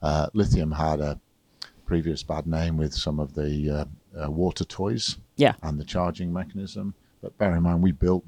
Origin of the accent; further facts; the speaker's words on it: England, United Kingdom; I'm English. I can do either.